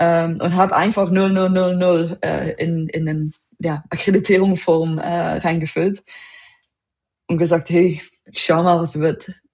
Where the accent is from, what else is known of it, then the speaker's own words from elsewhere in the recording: Netherlands; German is a second language; now in Germany; Ich bin eine Holländerin, ich wohne so halb in Deutschland